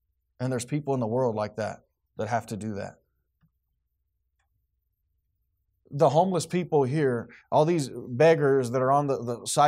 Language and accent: English; Roswell, United States; It reminds me of growing up in Roswell when my dad was alive.